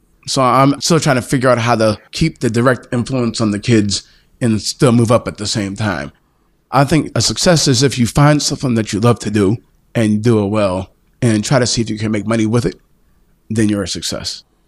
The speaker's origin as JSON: {"language": "English", "town": "Penn Hills", "region": "Pennsylvania", "country": "United States", "tie": "born or raised there"}